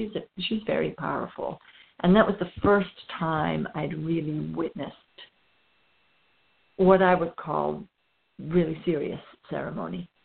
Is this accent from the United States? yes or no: no; Ireland; also born or lived in Canary Islands, Spain; I am from Ireland. I've lived in Ireland most of my life, although I've been a bit of a wanderer my whole life.